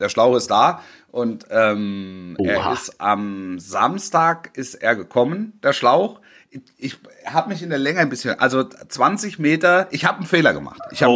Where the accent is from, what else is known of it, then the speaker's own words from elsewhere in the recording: Baden-Württemberg, Germany; Also auch wenn es der Großraum Stuttgart war, ich bin ja auf dem Land groß geworden, ne?